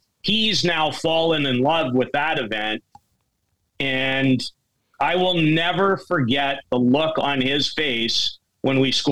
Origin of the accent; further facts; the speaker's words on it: Canada; There's something very different about being in Europe as a Canadian and watching your teams play.